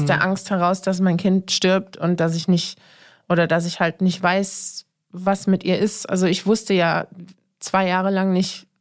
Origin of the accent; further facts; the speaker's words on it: Saarland, Germany; moved away as an adult; also born or lived in Offenbach; now in Berlin, Germany; ich bin in Offenbach geboren, das stimmt. Ich bin allerdings im Saarland aufgewachsen und mit 19 nach Berlin gekommen.